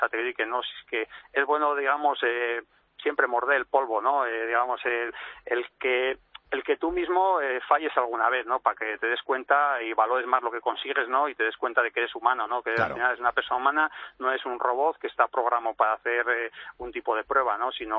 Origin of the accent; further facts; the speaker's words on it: Navarre, Spain; como buen navarro y cabezotas que somos